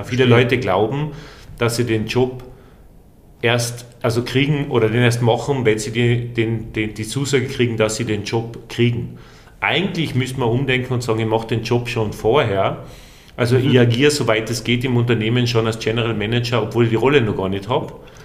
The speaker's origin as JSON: {"language": "German", "region": "Tyrol", "country": "Austria", "said": "Man hört es ja wahrscheinlich gleich am Dialekt. Ich komme ursprünglich aus Osttirol."}